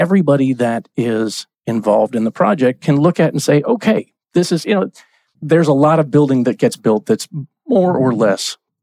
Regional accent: the South, United States; I grew up in the South, and as such, you know, I'm a little more steeped in that.

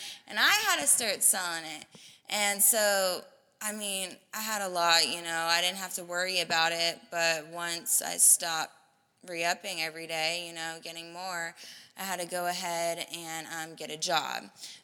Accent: Las Vegas, Nevada, United States; I'm a heroin addict, and I'm 25 from Las Vegas, and I went to Solutions out here.

